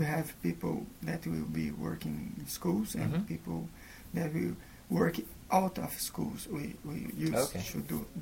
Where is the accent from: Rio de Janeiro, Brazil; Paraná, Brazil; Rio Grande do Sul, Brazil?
Paraná, Brazil; Maringá; English is a second language; I'm from Brazil. I live in Maringá. Maringá is located in the Paraná state in the south, next to São Paulo.